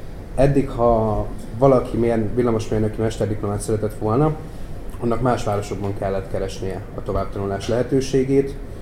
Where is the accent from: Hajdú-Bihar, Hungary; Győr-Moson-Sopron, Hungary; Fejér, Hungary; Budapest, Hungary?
Hajdú-Bihar, Hungary; Debrecen; Én magam Debrecenbe születtem, itt is nőttem fel, és itt is szeretnék karriert építeni